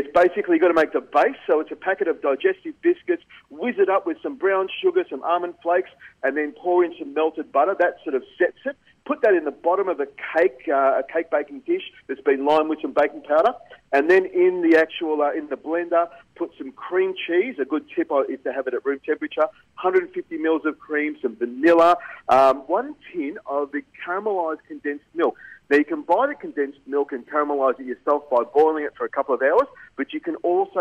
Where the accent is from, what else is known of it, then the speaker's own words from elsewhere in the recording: Malaysia; I grew up drinking condensed milk. I grew up in Malaysia. I was an Air Force brat.